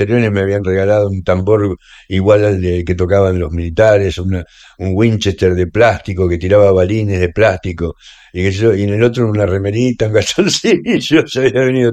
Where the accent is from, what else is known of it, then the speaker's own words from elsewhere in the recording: Entre Ríos, Argentina; born there; also born or lived in Santa Fe / La Plata; yo nací en Entre Ríos, en un paso que tuvo él, y después fui a Santa Fe, y ya después cuando vinimos a La Plata